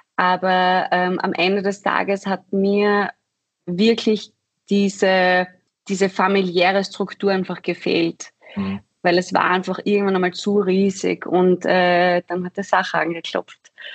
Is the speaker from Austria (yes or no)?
yes; Keutschach, Carinthia, Austria; now in Vienna, Austria; ich, wie man vielleicht hört, bin aus dem südlichen Teil Österreichs. Ich komme aus Kärnten, lebe aber mittlerweile schon seit über 13 Jahren in unserer wunderschönen Kaiserstadt in Wien. Bin aber sehr, sehr stolz auf den Bereich, wo ich hergekommen bin